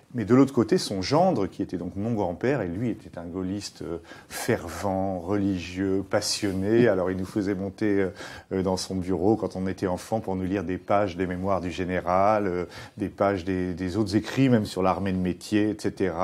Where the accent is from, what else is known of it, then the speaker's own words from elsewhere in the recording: Le Havre, Normandy, France; born there; je suis né au Havre en 1960